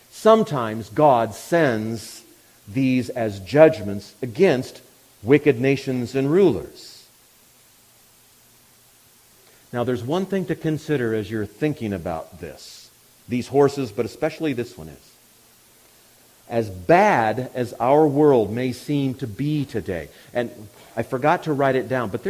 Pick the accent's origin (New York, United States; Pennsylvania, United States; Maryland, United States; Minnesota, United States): Minnesota, United States; Well, I'm a decent guy. I'm from Minnesota. I'm nice, right?